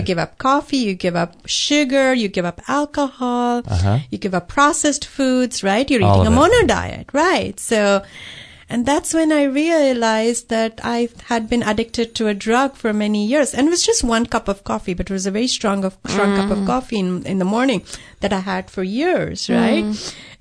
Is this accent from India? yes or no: yes; South India, India; I come from South India. You know, coffee runs in our blood.